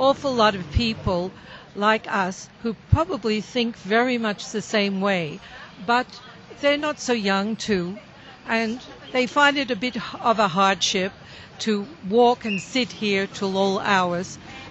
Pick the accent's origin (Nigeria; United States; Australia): Australia; now in Jerusalem, Israel; we are from Australia, right? And we've been here quite a while in Jerusalem